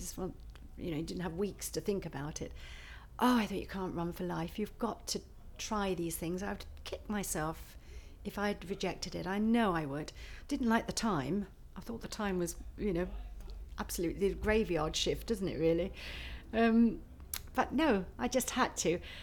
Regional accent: Harrow, London, United Kingdom; also born or lived in Stanmore; I mean, I'm a Londoner. I was brought up in Harrow on the Hill and then Stanmore, so I lived on the end of the Northern Line, so London is my home ground really

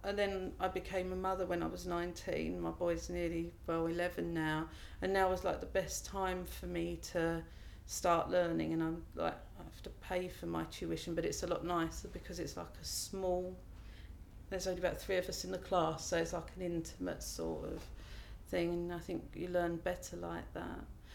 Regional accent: London, United Kingdom; I grew up in East London, where I still live today. I live in London Borough of Hackney, and I just live in Homerton, which is like the area of Hackney. I've lived pretty much in the same house since I was five

